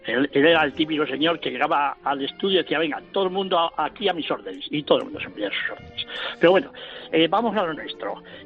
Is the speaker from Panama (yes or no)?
no; Vitoria, Basque Country, Spain; Es que yo soy, aparte de muy melancólico y muy romántico, soy del norte, soy de Vitoria, y allí llueve pues con una cierta frecuencia.